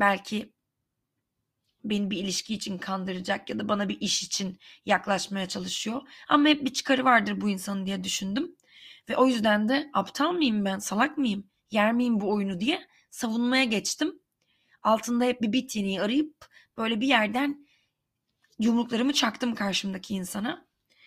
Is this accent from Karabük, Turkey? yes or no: yes; Karabük, Turkey; Çünkü ben küçükken Karabük'te büyüdüm.